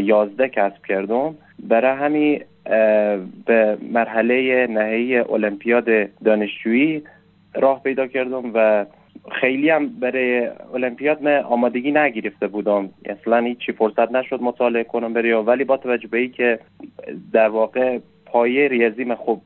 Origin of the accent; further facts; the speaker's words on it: Mashhad, Razavi Khorasan, Iran; و متولد شهر مشهد کشور ایران هستم. در همینجا بزرگ شدم و همینجا مدرسه رفتم